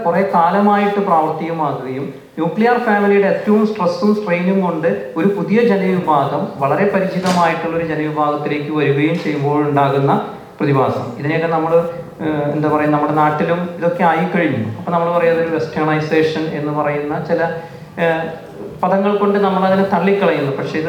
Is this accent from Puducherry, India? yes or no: no; Thrissur, Kerala, India; now in Australia; ഞാനൊക്കെ ഓസ്ട്രേലിയയിൽ വരുന്നതിന് മുമ്പ് ഞാൻ തൃശ്ശൂരിൽ നിന്നാണ് വന്നത്.